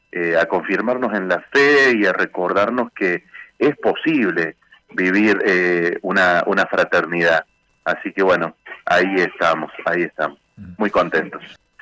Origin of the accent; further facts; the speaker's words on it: Argentina; nos hace falta como pueblo argentino, ¿no?